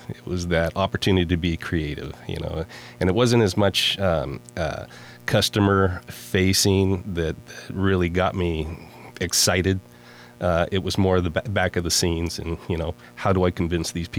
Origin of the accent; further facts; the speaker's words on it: Richland, United States; Oh, well, I'm born and raised in Richland. Growing up over there in Richland